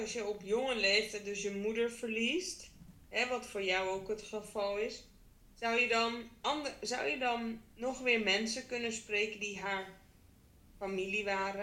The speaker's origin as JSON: {"language": "Dutch", "town": "Harderwijk", "region": "Gelderland", "country": "Netherlands", "said": "en ik kom oorspronkelijk uit Harderwijk"}